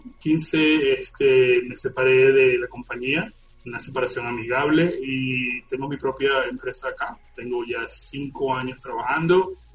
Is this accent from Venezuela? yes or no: yes; Venezuela; accent: Venezuelan; nos hablamos en inglés, porque es el idioma que uso acá. A través de la conversación quizás se note que mi acento de venezolano esté un poco mezclado con un acento medio raro y palabras que van a salir en inglés, porque así las aprendí acá